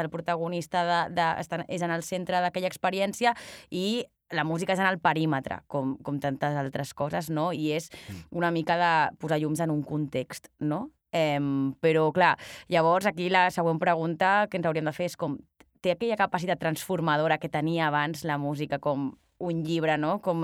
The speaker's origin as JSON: {"language": "Catalan", "town": "Barcelona", "region": "Catalonia", "country": "Spain", "said": "30 anys i doncs soc que és de Barcelona"}